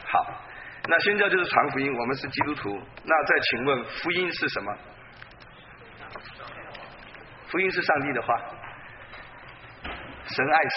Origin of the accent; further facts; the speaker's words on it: China; 我们是中国人，我们都有家谱，是不是？啊，